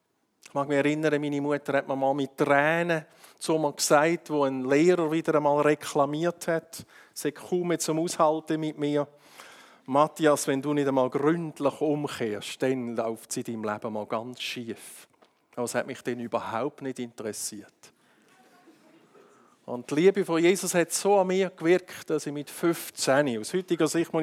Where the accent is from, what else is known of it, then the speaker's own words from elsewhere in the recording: Appenzell, Switzerland; Ich bin ursprünglich aufgewachsen im Appenzellerland in einer grossen Familie.